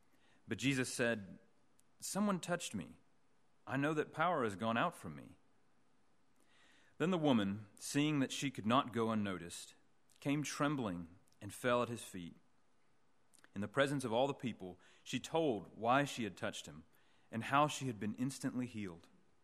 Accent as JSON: {"language": "English", "region": "Arkansas", "country": "United States", "lives_now": "Edinburgh, United Kingdom", "said": "I'm from the southern U.S. My home state is Arkansas. If you've ever been anywhere near there, you'll know that it's hot. It's a small place."}